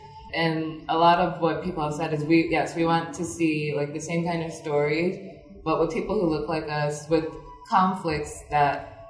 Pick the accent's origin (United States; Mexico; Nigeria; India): Nigeria; and I'm also Nigerian.